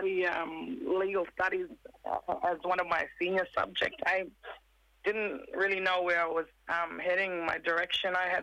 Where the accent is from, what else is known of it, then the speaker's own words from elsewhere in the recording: Yarrabah, Queensland, Australia; I'm from Yarrabar, Yidinji